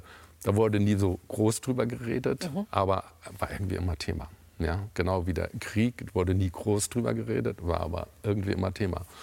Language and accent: German; Lower Saxony, Germany; born there; Nein, nein, Niedersachsen.